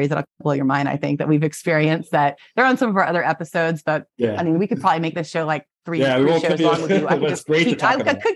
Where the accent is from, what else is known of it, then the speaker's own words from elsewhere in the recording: Florida, United States; I grew up in Florida, so.